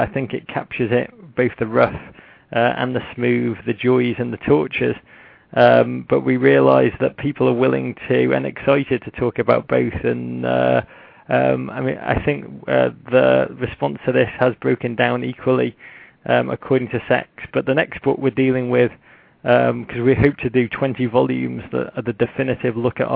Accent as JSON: {"language": "English", "town": "Liverpool", "region": "North West England", "country": "United Kingdom", "tie": "born or raised there", "moved": "yes", "lives_now": "United States", "said": "I was born in Liverpool, which was quite a place to grow up. It was very vibrant culturally, but economically it was in the 80s under Mrs. Thatcher."}